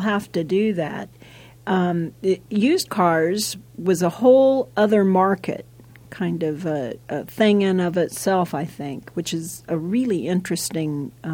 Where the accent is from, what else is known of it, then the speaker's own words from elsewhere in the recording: Wichita, Kansas, United States; I grew up in Wichita, and we would drag Douglas.